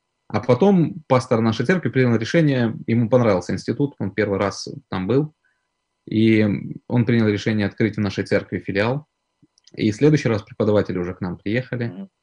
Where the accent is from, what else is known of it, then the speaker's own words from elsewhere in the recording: Georgiyevsk, Stavropol Krai, Russia; accent: Caucasian; now in Samara, Russia; но в Самаре люди постоянно то и дело меня спрашивают, откуда ты родом, потому что говорок у меня все-таки остался кавказский. Я родом со Ставропольского края, город есть Георгиевск.